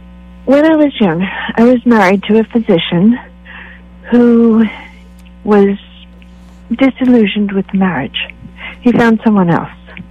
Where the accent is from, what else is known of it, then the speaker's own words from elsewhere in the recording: California, United States; I did make my way back to California. I was originally from California.